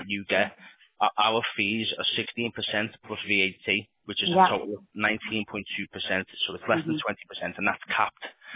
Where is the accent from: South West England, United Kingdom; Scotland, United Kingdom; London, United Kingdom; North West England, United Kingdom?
North West England, United Kingdom; Liverpool; accent: Scouse; I'm a Scouser, unfortunately.